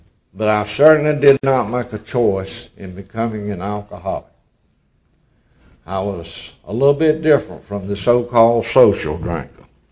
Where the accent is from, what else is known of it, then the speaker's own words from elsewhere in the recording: Roxboro, North Carolina, United States; We were very, very poor people growing up in Roxburgh, North Carolina.